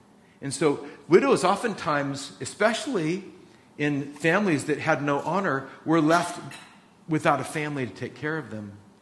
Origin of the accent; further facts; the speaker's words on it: California, United States; I come from Orange County, got saved at Calvary Chapel Costa Mesa, a church of 20,000 people.